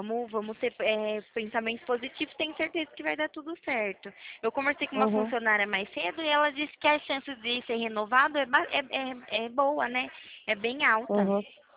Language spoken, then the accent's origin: Portuguese; São Paulo, Brazil; Eu fico aqui na Central, né, que é em São Paulo, não fico em Minas, infelizmente, queria muito, mas eu sou de São Paulo.